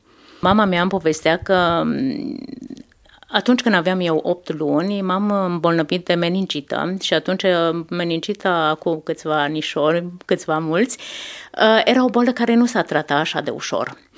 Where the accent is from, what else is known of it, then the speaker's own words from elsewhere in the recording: Hațeg, Hunedoara County, Romania; eu provin din Hațec, sunt născută în Hațec